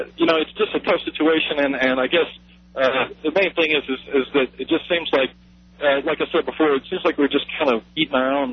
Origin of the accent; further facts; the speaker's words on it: Selma, Alabama, United States; moved away; I'm from Selma, Alabama, and I moved out here a while back during the dot-com boom. And so if I sound kind of like a hick, yeah, that's what's going on.